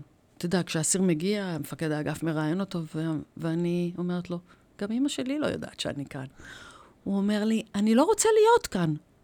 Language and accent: Hebrew; Ramla, Central District, Israel; born there; אני נולדתי ברמלה, להורים שעלו מאיראן